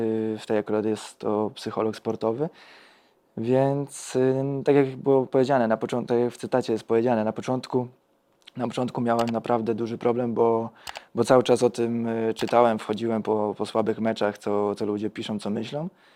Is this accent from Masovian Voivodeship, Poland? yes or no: no; Bełchatów, Łódź Voivodeship, Poland; I fajnie mi się tutaj w Bełchatowie mieszka, gra. Jest to moje rodzinne miasto